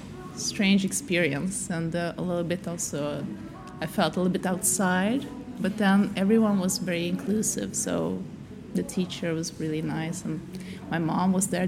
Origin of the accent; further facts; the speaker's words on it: Saint Petersburg, Russia; now in Sweden; I'm from Russia.